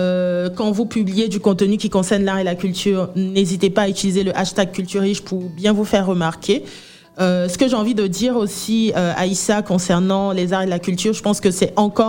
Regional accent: Côte d’Ivoire; Alors, je suis ivoirienne, Adukru Baoulé Gouro

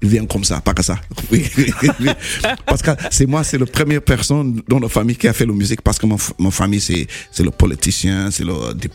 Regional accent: Sierra Leone; French is a second language; also born or lived in England; now in Brussels, Belgium; En fait, j'ai grandi entre Sierra Leone et l'Angleterre, ouais.

